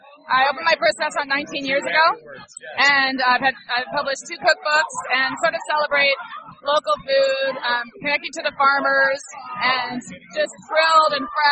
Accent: Los Angeles, California, United States; because I grew up in Los Angeles too

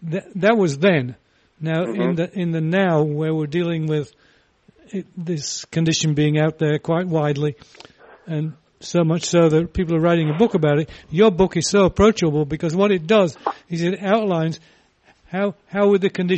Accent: England, United Kingdom; When I was growing up in England

